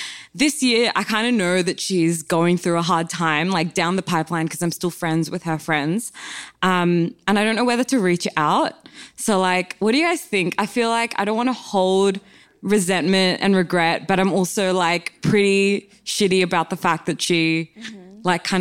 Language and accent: English; Sydney, New South Wales, Australia; From Sydney.